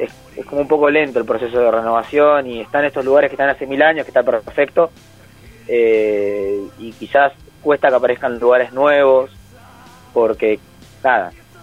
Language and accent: Spanish; General Rodríguez, Buenos Aires Province, Argentina; nosotros somos de General Rodríguez.